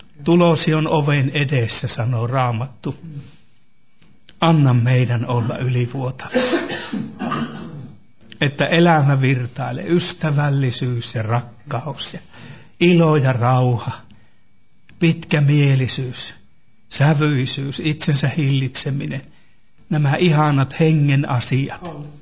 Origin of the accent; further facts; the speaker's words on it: Suolahti, Central Finland, Finland; minunkin seurakunnassani ja kotikaupungissani Suolahdessa